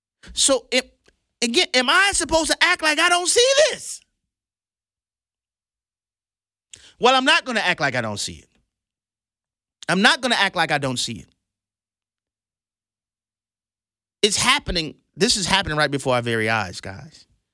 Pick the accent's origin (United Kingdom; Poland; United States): United States; Guys, I'm an American. I have compassion for fellow Americans.